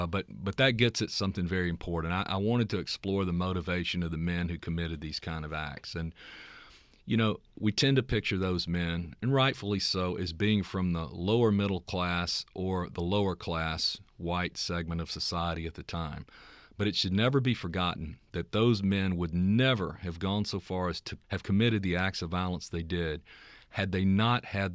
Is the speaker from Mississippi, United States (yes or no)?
yes; Mississippi, United States; I graduated from Ole Miss. I'm as Southern as you can get. And when I'm in my home state, I'm as critical as any Mississippian who ever was.